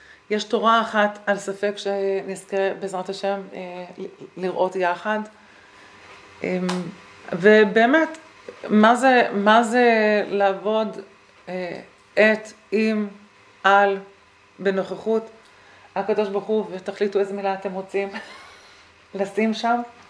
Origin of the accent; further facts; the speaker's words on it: Rehovot, Central District, Israel; אני גדלתי ברחובות. עברתי את החינוך הממלכתי דתי